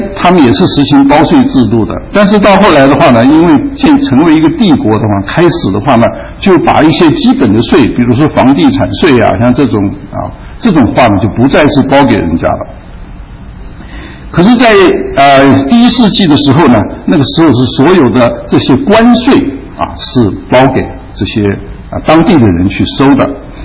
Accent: China; 就是像在这个我们中国抗战的时候啊

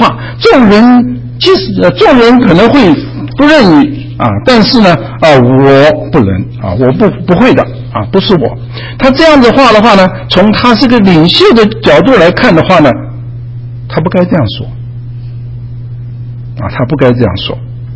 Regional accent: China; 我们中国人呢抓到人之后啊

